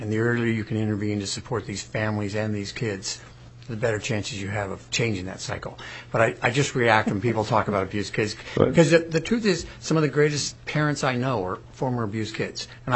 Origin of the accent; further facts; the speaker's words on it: Fairbanks, Alaska, United States; I'm a psychologist from Fairbanks.